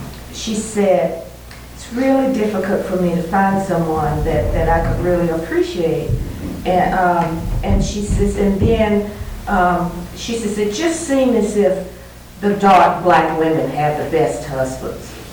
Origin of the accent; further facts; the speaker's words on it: the South, United States; Growing up in the South, I was very much aware of this color caste system, and then the Northwest in itself is something different for those of us of color